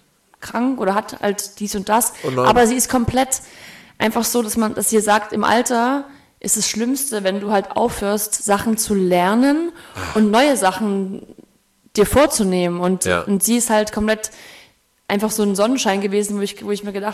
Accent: eastern Germany, Germany; Also ich komme aus dem Osten

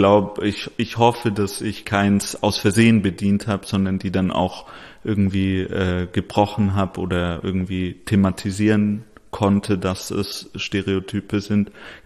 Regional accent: Tübingen, Baden-Württemberg, Germany; Und ich bin eben in Tübingen aufgewachsen und weiß, wie es in so einer 100.000 EinwohnerInnenstadt zugeht

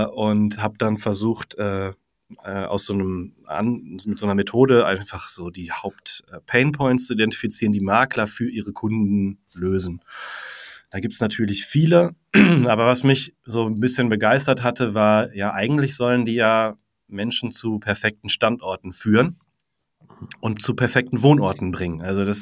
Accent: Hamburg, Germany; bin ich in Hamburg groß geworden sozusagen, habe ganz lange da gewohnt.

